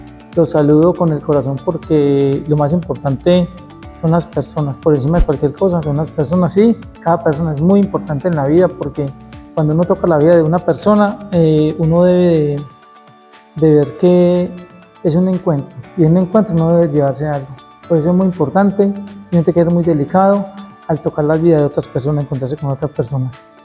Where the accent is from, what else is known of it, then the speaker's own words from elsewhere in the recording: Liborina, Antioquia, Colombia; yo soy de Liborina, municipio de Liborina, de una familia que 5 hermanas y yo soy el único hombre.